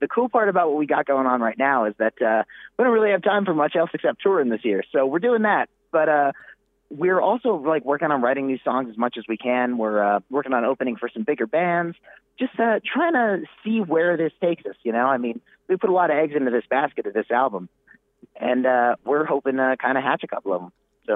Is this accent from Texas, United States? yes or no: no; New York, United States; we're all really from the Hudson Valley, which by New York standards isn't exactly upstate.